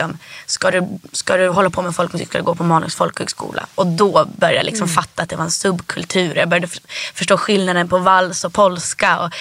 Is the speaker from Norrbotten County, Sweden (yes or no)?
no; Rättvik, Dalarna County, Sweden; jag är uppvuxen, först så växte jag upp i Rättvik i Dalarna. Mm. Där var det hur mycket spelmän som helst. Men min familj kom från Västernorrland. Vi var inte från Dalarna.